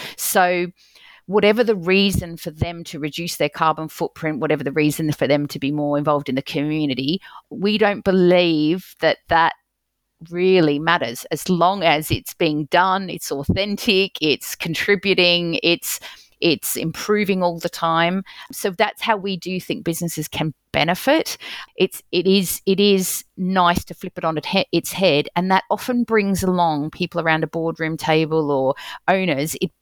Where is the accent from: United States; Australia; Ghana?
Australia; now in United Kingdom; I grew up in Australia and we have really have had the ozone layer as a crisis topic for years in our DNA. I lived in an area where we'd have drought, and I still love living in the UK when we have beautiful green lawns.